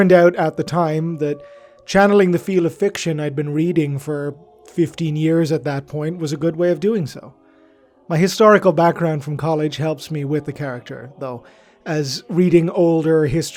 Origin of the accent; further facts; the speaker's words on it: Dublin, Leinster, Ireland; moved away as an adult; now in Toronto, Canada; I am from South County Dublin in Ireland originally, in case you can't tell, although I live in glamorous Toronto, Ontario these days. I happen to be one of those post-global recession emigrants that every Irish person knows